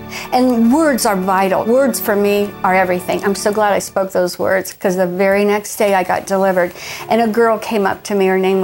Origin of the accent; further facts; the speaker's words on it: Pickerington, Ohio, United States; I'm from Columbus, Ohio, really a suburb called Pickerington.